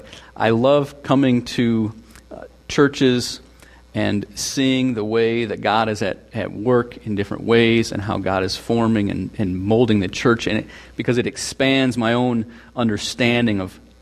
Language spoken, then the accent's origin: English; Seattle, Washington, United States; also born or lived in Illinois / Minnesota / Portland, Oregon; now in Wisconsin, United States; I'm originally from Seattle, and I've lived in Washington, of course, and Illinois and Minnesota. That's where I met my wife. And then until 2009, we were in Portland, Oregon.